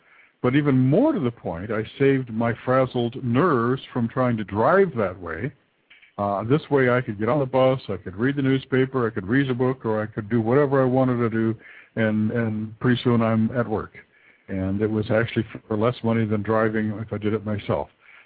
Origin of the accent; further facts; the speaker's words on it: San Francisco Bay Area, California, United States; I mean, I'm from the Bay Area. I lived in the Bay Area, and when I lived in the Bay Area, I rode buses all the time